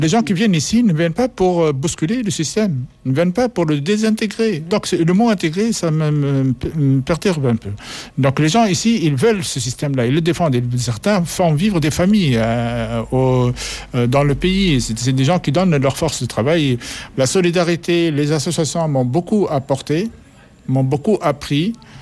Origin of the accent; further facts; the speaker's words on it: Tunisia; now in France; Moi, je viens de Tunisie.